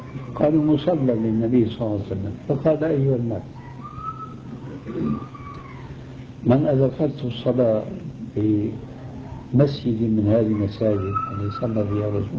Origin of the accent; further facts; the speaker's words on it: Damascus, Damascus Governorate, Syria; دمشقي آني